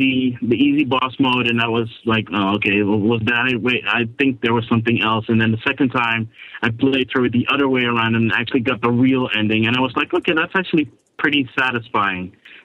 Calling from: Amsterdam, North Holland, Netherlands; calling from Amsterdam.

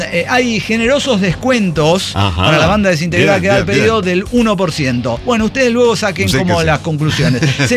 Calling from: Ushuaia, Tierra del Fuego, Argentina; Soy el chamo de Ushuaia.

